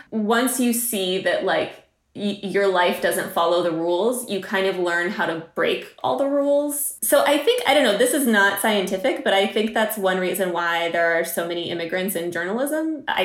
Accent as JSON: {"language": "English", "region": "Texas", "country": "United States", "tie": "born or raised there", "said": "I got the idea for this book because I was a Russian kid growing up in West Texas."}